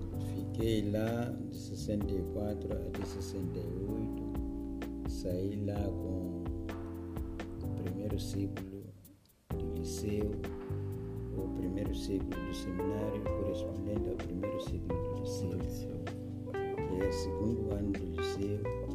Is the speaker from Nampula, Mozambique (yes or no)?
no; Chibuto, Gaza, Mozambique; now in Maputo, Mozambique; Eu nasci em Gaza, em Chibuto. Vivi em Chibuto desde 1950 até 1963, na altura em que saí para o seminário menor de Magudi